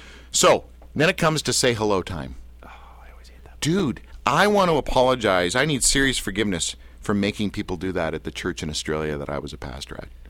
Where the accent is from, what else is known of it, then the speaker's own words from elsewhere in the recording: Canada; I'm Canadian.